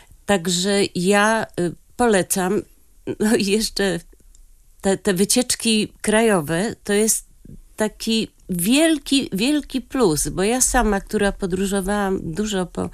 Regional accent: Lower Silesian Voivodeship, Poland; born there; ja się urodziłam koło Wrocławia, tam miałam blisko Sudety.

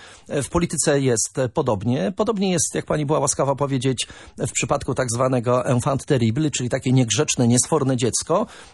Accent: Gdańsk, Pomeranian Voivodeship, Poland; bo też jeszcze jestem gdańszczaninem od urodzenia.

